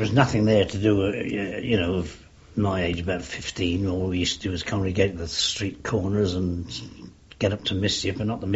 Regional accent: Edington, South West England, United Kingdom; In a little village where my mother kept the... we had the only shop there and the post office, you know. And my other uncles had the farm, the only farm there, a place called Eddington, which is 4 miles from Westbury

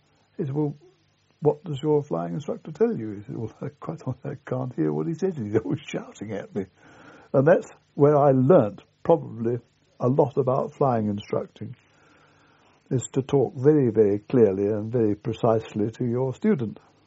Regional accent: Coulsdon, London, United Kingdom; born there; I was born in Coolsden in Surrey.

